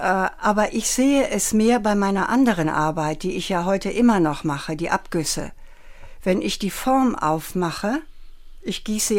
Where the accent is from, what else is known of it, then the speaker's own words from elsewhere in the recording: Germany; now in Rome, Italy; Ich bin eine Deutsche und bleibe eine Deutsche hier, aber ich werde nicht mehr zurückgehen.